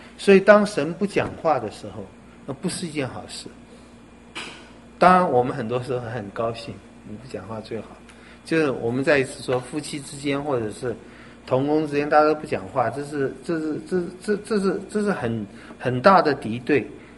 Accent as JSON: {"language": "Chinese", "country": "China", "said": "我们中国人的这方面啊，那个弄诡诈，实在太会了"}